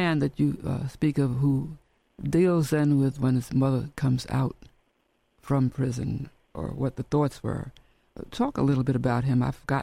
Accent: New York, United States; I'm a New Yorker, and we always think of Sing Sing certainly as not the most comfortable place to go.

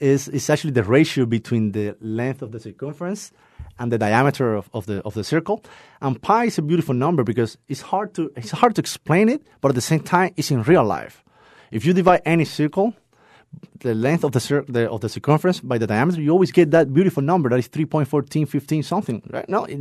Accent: Cuba; I was born and raised in Cuba, and education over there, I have a good education.

